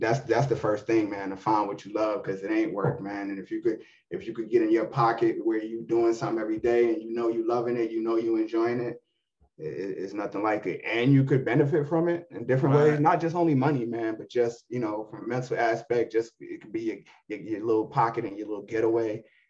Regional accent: New York, United States; I grew up on the Munson, Emerson Avenue. You know what I'm saying? And then, yeah, man. So I was, you know, I mean, like everybody else, man, I went to PS 68 right there off of Baychester, Strang Avenue, man.

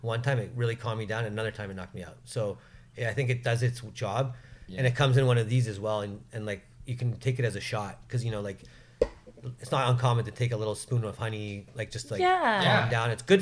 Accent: Ontario, Canada; you know, I'm from Ontario and I've been trained by Italians

